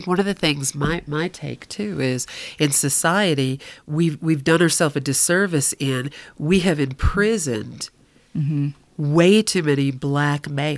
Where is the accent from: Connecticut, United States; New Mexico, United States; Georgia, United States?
Connecticut, United States; I'm from Connecticut.